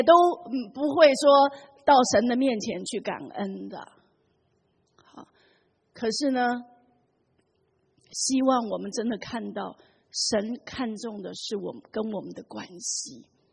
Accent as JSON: {"language": "Chinese", "country": "China", "said": "我想我们中国人都很懂得这一点，是不是？"}